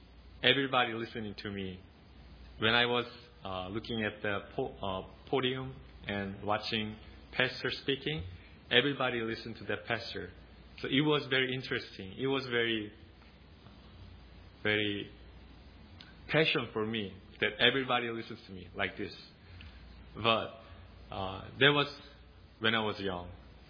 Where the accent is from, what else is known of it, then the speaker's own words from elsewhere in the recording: South Korea; English is a second language; I'm from South Korea, and I graduated from Bob Jones University.